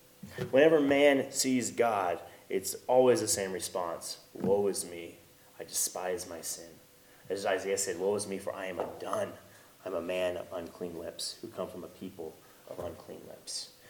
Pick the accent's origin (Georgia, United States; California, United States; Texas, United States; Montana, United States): Montana, United States; Dillon; I grew up just in Dillon there